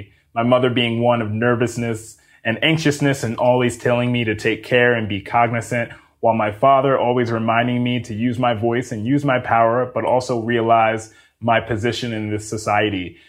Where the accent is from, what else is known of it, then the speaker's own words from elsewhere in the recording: Mount Vernon, New York, United States; And we grew up in Mount Vernon, New York, which is a small area in Westchester